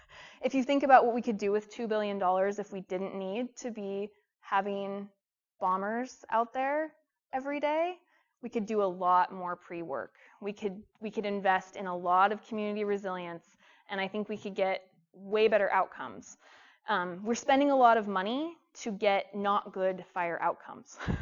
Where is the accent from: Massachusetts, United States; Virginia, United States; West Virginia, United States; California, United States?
California, United States; Hayfork; So I love Northern California. As Yvonne said, I grew up in Hayfork. I came back here.